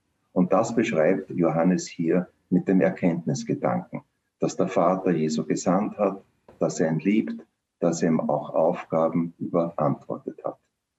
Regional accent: Vienna, Austria; wenn ich das als Wiener Arzt sagen darf

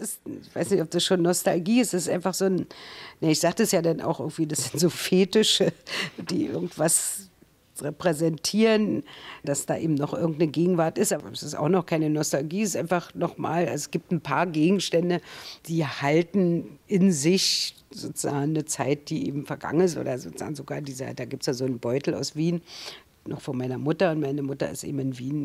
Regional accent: Germany; now in France; Und unter den Juden ist man sozusagen als jemand, der aus Deutschland kommt, dann irgendwie auch sehr exotisch.

